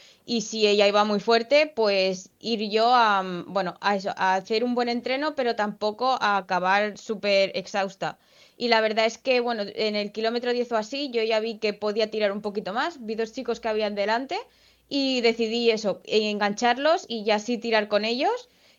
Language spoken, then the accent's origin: Spanish; Sabadell, Catalonia, Spain; yo soy de Sabadell, es una ciudad con bastantes subes y bajas.